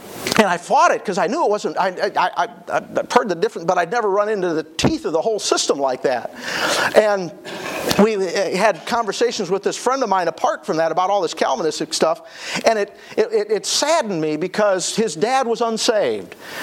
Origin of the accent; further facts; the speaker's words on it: Genoa City, Wisconsin, United States; he attended a little Bible church just a little bit south of where I grew up in Genoa City.